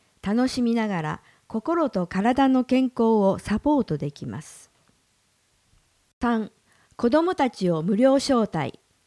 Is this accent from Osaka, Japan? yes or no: yes; Kashiwara, Osaka, Japan; 私自身が柏原市出身で、入社するまで綿実油を知らなかったので